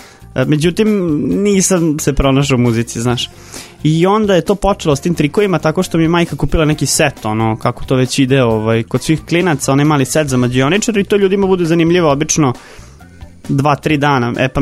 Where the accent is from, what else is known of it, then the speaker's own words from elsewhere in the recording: Vojvodina, Serbia; imamo tu muzej mađioničarstva ovde kod nas na Banstolu, jel da, u Vojvodini. To je, na Fruškoj gori, ima muzej mađioničarske umetnosti i to je ta neka prednost što mi je to bilo blizu.